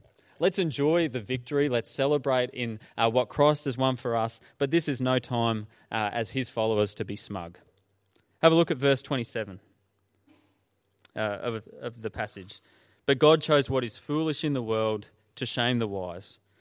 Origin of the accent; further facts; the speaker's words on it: Toowoomba, Queensland, Australia; I played a couple of seasons of club cricket where I grew up in Toowoomba